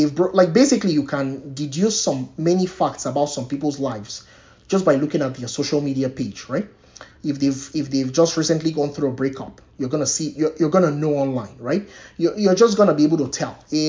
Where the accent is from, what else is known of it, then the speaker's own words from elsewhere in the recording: Nigeria; maybe my background being a Nigerian has taught me like loud and clear.